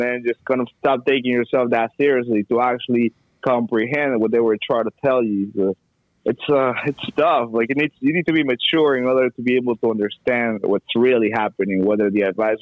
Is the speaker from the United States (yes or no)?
no; Peru; I'm going back to Peru. Like, I'm wrestling back in Peru in my home country at home in July.